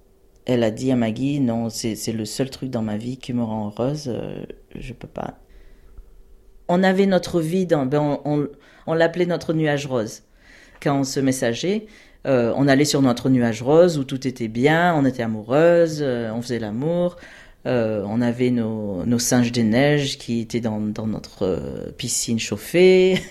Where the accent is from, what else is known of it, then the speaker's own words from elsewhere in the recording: France; now in United States; Elle adorait le fait que je suis française. Et du coup, elle a dit, mais t'as pas d'accent. Parce qu'au bout de 15 ans, oui, j'ai perdu mon accent français. Donc j'ai un accent américain, en fait.